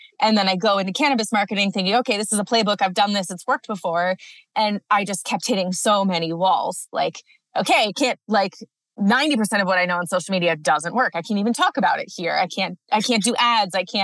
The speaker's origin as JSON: {"language": "English", "town": "Cleveland", "region": "Ohio", "country": "United States", "tie": "born or raised there", "moved": "as an adult", "lives_now": "Colorado, United States", "said": "I grew up in Cleveland. So as a Midwesterner, I loved working in the garden and being outside and growing up on the lake."}